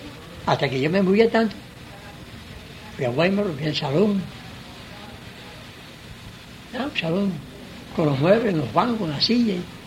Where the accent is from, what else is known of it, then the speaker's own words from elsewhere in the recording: Camagüey, Cuba; Yo soy camagüeyano, me fui a Camagüey